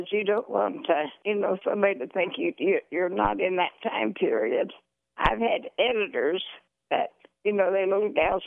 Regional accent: Oklahoma City, Oklahoma, United States; I did. I grew up in Oklahoma City.

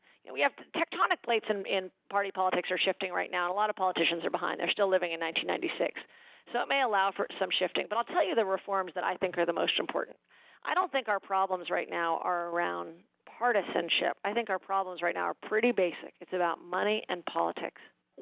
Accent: New York, United States; I'm a New Yorker and I've lived here over 5 years.

